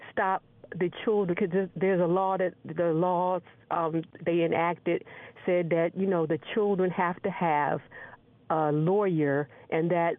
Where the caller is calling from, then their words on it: Baltimore, Maryland, United States; in Baltimore.